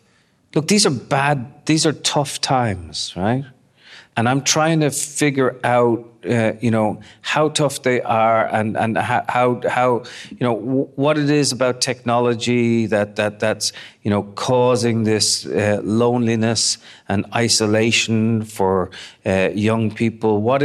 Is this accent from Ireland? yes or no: yes; Ireland; I grew up in Ireland and I did have, my mum is from Northern Ireland, and she, used to bring me up north when I was a kid